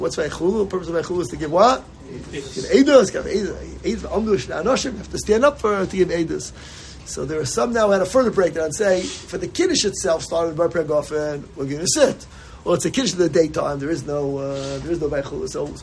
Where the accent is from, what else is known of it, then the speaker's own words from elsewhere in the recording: Krakow, Lesser Poland, Poland; Of course. It's a show. I come from Krakow.